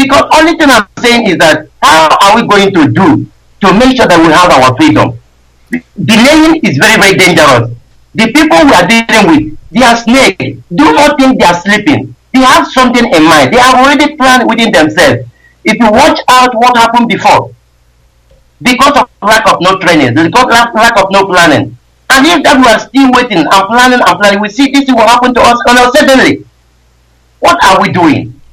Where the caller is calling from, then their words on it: India; I'm calling from India.